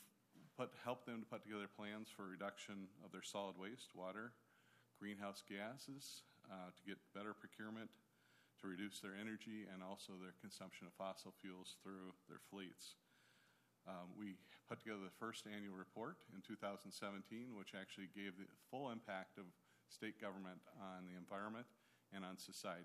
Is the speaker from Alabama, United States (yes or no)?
no; Sauk Centre, Minnesota, United States; I am from St. Sauk Center, Minnesota, is where I hail from today.